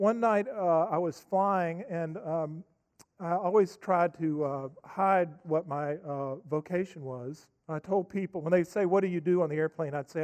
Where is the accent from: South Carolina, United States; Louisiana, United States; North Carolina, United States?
North Carolina, United States; Asheville; I grew up in Asheville, North Carolina. I went to the University of Chapel Hill.